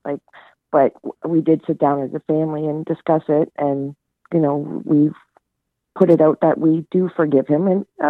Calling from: Ontario, Canada; Ontario, Canada.

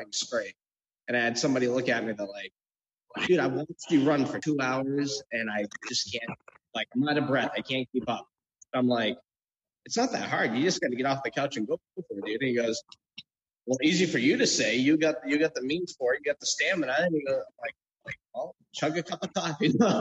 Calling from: Epping, New Hampshire, United States; Epping, New Hampshire.

